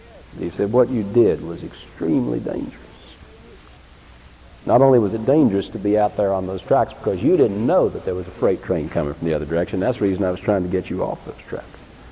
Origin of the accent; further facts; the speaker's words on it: Vero Beach, Florida, United States; We had a police chief in my hometown when I was a boy. His name was Wally Gossett. Burly Irishman. Red-headed, tough kind of guy. Vero Beach had 2,500 population.